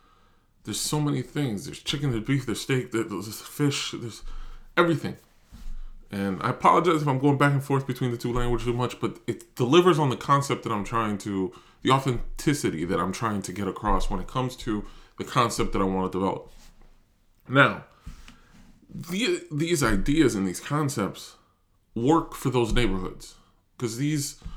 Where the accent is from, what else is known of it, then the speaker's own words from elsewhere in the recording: New York City, New York, United States; I grew up in Spanish Harlem. I grew up in the Bronx. These are the places that molded me and made me.